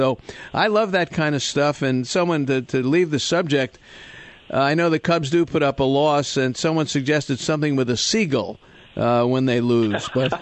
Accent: Brooklyn, New York, United States; when I grew up in Brooklyn and went to Ebbets Field

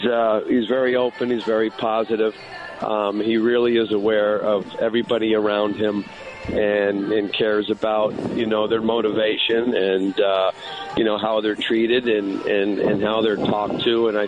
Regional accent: Connecticut, United States; now in Arizona, United States; No, I never had to do that growing up in Connecticut. Now maybe down here in Arizona.

